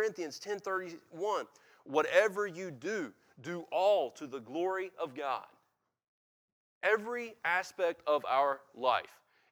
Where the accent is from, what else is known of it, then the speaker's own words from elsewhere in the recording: North Carolina, United States; because we grew up here in the Bible Belt of North Carolina.